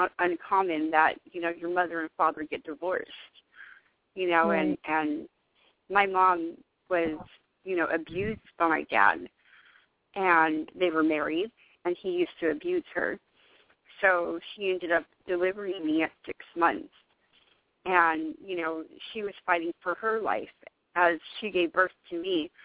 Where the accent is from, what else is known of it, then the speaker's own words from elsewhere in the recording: East Los Angeles, California, United States; originally I'm from East L.A.